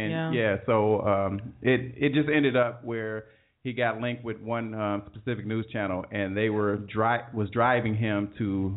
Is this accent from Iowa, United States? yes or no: no; Ohio, United States; now in Atlanta, United States; I'm from Ohio, and when I first moved down here, it was intriguing to me to watch Atlanta news.